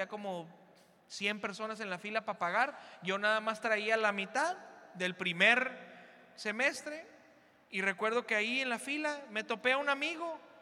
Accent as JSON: {"language": "Spanish", "country": "Mexico", "said": "como soy buen mexicano, pues me quedé en la fila."}